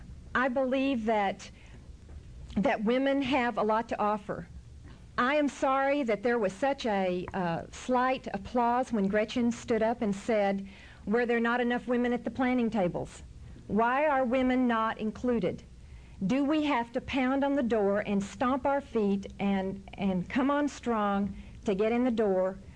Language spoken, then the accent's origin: English; Temple, Texas, United States; I'm from Temple.